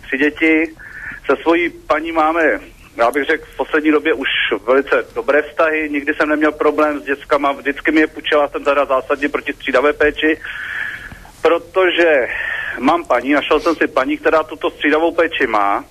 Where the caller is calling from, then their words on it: Karlovy Vary Region, Czechia; No, dobré odpoledne, já jsem posluchač z Karlovarska